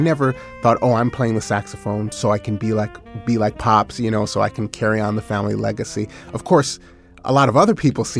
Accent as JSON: {"language": "English", "town": "Berkeley", "region": "California", "country": "United States", "tie": "born or raised there", "said": "He lived in New York, and I grew up in Berkeley, California."}